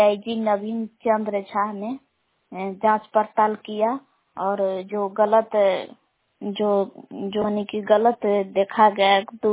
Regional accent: Belan, Bihar, India; ग्राम बेलान जिला कैमूर बहुआ की निवासी हूँ।

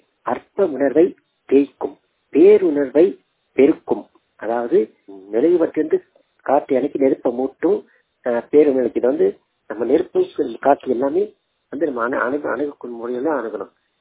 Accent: Irungarai, Tamil Nadu, India; நான் ஒரு பார்வையற்ற மாற்றுத்திறனாளி. எனது சொந்த ஊர் வந்து விருதுநகர் மாவட்டம் இருங்கரை என்ற கிராமம்.

